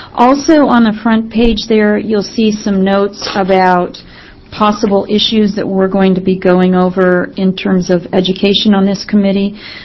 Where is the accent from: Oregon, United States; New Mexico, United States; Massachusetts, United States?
Oregon, United States; Eugene; Yes, and actually I'm from Eugene